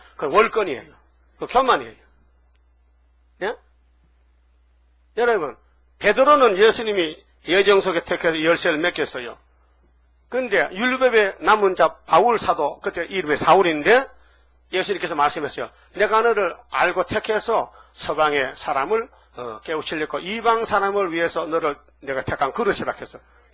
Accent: Uiseong, North Gyeongsang, South Korea; 김한봉 목사는 우리 고향 사람이에요. 의성군 다 있는 사람인데, 내보다 5년 선배요, 초등학교.

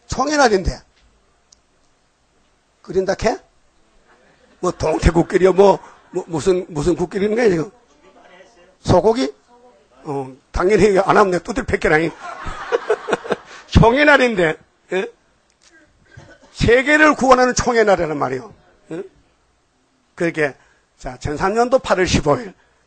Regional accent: Uiseong, North Gyeongsang, South Korea; 제가 경상북도 사는데요. 고향이 의성군인데

